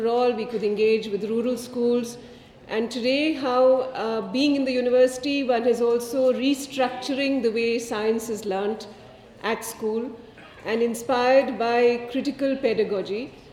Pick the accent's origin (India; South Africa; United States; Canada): India; I come from India.